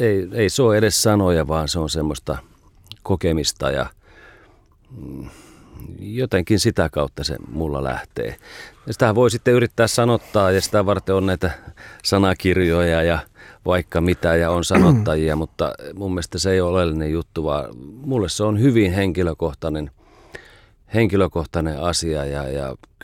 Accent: Jyväskylä, Central Finland, Finland; Mä oon Jyväskylästä.

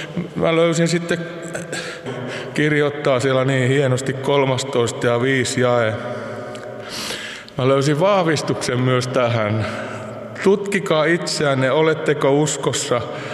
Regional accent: Seinäjoki, South Ostrobothnia, Finland; born there; Olin pieni poika, ekaluokkalainen, ja minä olen syntynyt Seinäjoella.

